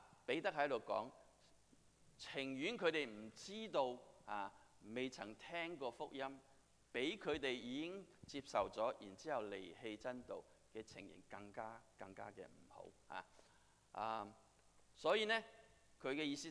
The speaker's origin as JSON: {"language": "Cantonese", "country": "Hong Kong", "tie": "born or raised there", "lives_now": "United States", "said": "你知道我哋嗰時喺香港冇啲咁嘅嘢嚇，食剩嗰啲嘢就俾貓狗食嘅啫"}